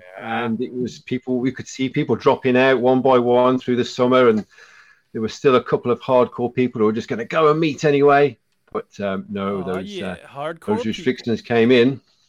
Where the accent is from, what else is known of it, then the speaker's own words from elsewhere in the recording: Rugby, West Midlands, United Kingdom; I'm 47, and I'm from Rugby.